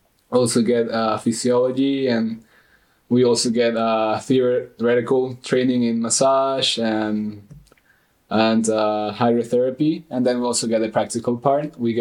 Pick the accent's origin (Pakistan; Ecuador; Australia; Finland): Ecuador; also born or lived in United States; now in Romania; I am from Ecuador, South America.